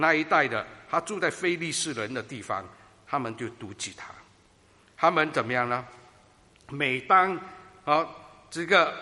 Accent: Singapore; 因为 新加坡，我是来自新加坡，很方便，交通很方便，不用靠汽车的

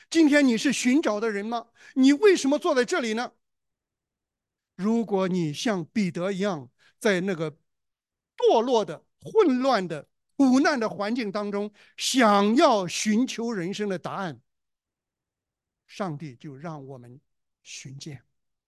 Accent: China; now in Australia; 我们从中国来到了澳洲

